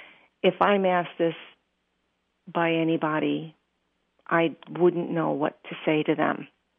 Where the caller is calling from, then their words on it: Albany, New York, United States; I'm calling from Albany, New York.